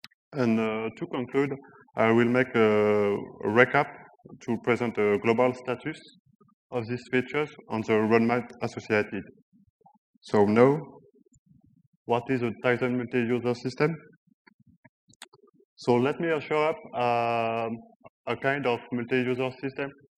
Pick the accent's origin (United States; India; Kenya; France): France; Brittany; English is a second language; I come from Brittany in France.